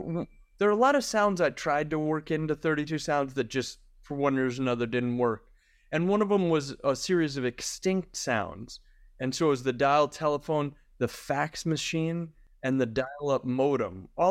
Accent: Michigan, United States; Snow, I grew up in Michigan

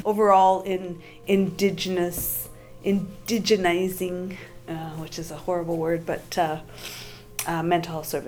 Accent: British Columbia, Canada; I'm from the Shiapton First Nation, which is part of the Stolo Nation out in the Fraser Valley. And we are one of 54 Coast Salish Nations in the southwestern BC.

